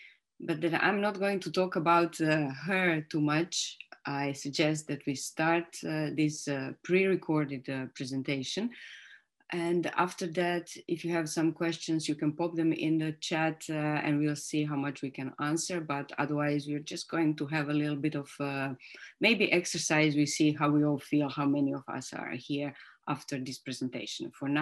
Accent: Sydney, New South Wales, Australia; We're from Sydney

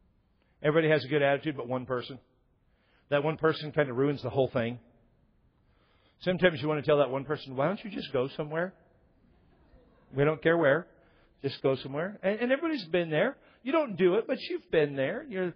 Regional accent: Washington, United States; And I grew up in Washington where the people that had a bad attitude smoked weed.

